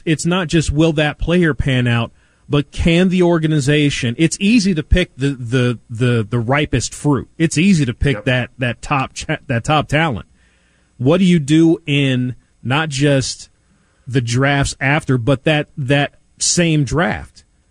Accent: Kansas City, Missouri, United States; I'm born and raised in Kansas City.

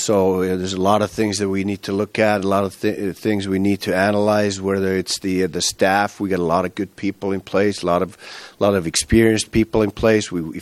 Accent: Finland; reminds me a little bit of my home country, Finland, because with the 5.5 million people that we have, hockey is by far the biggest sport

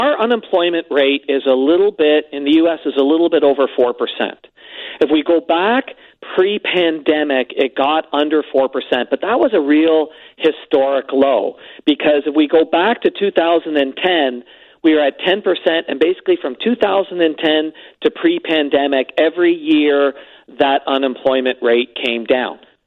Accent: Canada; I'm a Canadian.

